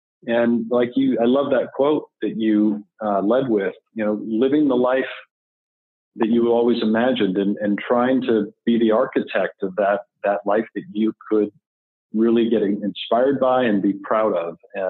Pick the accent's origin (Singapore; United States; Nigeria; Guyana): United States; Seattle, Washington; also born or lived in United Kingdom; ultimately lived in the UK for 11 years and loved it. It was a magical experience, but both my wife and I grew up in Seattle. Our family was here.